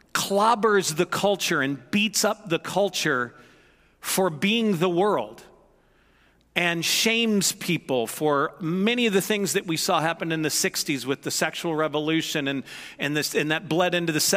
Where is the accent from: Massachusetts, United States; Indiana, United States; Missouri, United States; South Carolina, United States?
Missouri, United States; Here's the thing. I was raised in Missouri.